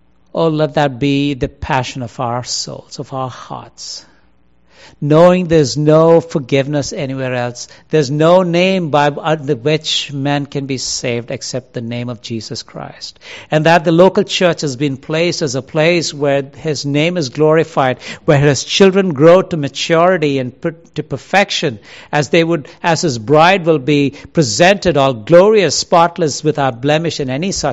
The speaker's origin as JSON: {"language": "English", "country": "India", "said": "I'm from India, as you would have known, we were a British colony."}